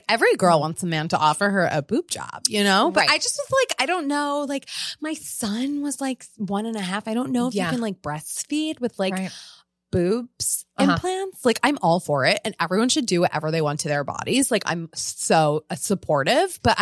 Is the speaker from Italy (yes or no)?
yes; Italy; It's just like, I'm from Italy, and it's like so good, actually.